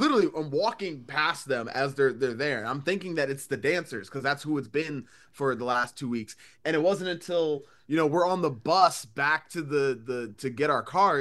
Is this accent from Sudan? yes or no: no; Philadelphia, Pennsylvania, United States; But also, I'm from Philly.